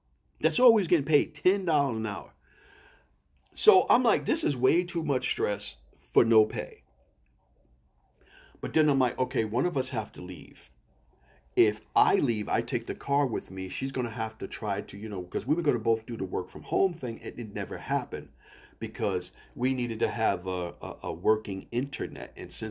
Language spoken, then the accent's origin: English; New York, United States; accent: New York; And I actually just heard my New York accent come out.